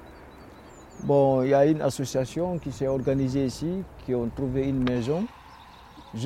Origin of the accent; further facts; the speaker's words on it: Guinea; Je viens de Guinée-Conakry. Ma vie était en danger, je ne pouvais pas y rester.